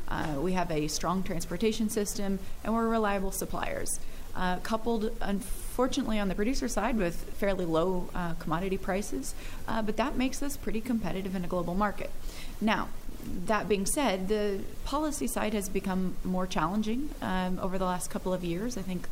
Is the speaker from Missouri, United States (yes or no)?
yes; Missouri, United States; So I'm from Missouri originally.